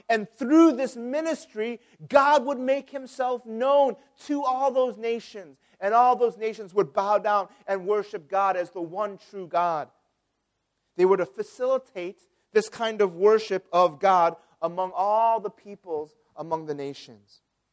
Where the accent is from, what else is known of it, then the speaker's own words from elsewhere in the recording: Chicago, Illinois, United States; And I grew up watching my hometown team, the Chicago Cubs.